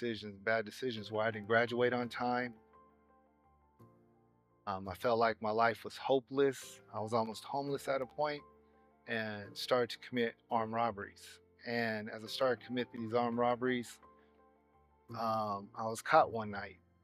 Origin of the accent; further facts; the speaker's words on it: California, United States; When I grew up in California, by the time of the age of 14, I was making all the decisions on my life by myself.